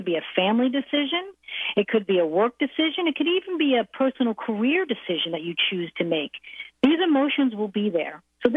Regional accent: New York, United States; But I grew up in New York. I moved to Pennsylvania to go to school.

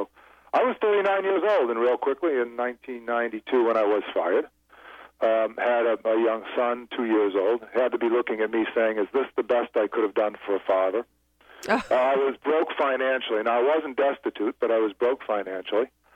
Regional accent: Boston, Massachusetts, United States; now in Florida, United States; The Boston area, so I came down here to Florida 26 years ago

